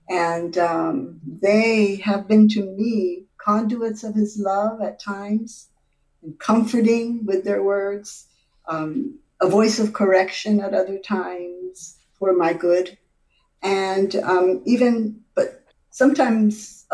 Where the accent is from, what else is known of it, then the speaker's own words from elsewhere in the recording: Puerto Rico; I'm from Puerto Rico originally